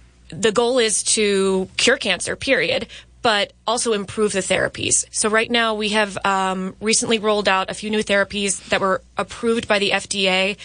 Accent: United States; So I grew up in Howard County, and I had to go back once a week for checkups and treatments

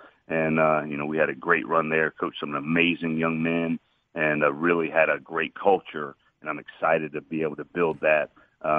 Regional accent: Atlanta, Georgia, United States; She fell in love with me once she found out I was from Atlanta.

